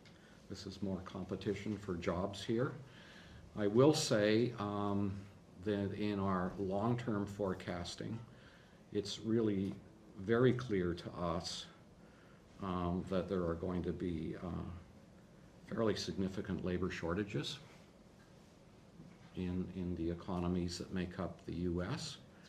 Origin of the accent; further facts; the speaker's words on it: Canada; I'm a Canadian. I dealt with the immigration authorities.